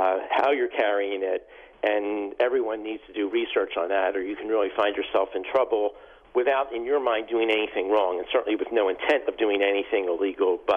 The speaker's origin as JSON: {"language": "English", "region": "Virginia", "country": "United States", "said": "It's also true here in my home state of Virginia"}